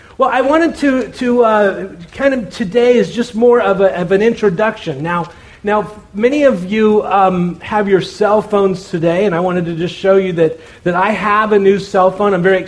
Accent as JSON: {"language": "English", "town": "Miami", "region": "Florida", "country": "United States", "tie": "born or raised there", "said": "And I remember we grew up in Miami, Florida, and I remember it was so exciting because we were one of the last people on our block to actually get air conditioning put into our house."}